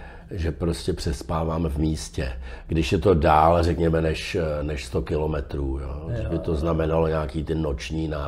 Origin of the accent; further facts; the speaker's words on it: Prague, Czechia; protože já jsem vyrůstal v Praze v Dejvicích, na Praze 6, kde bylo plno těch vojáků.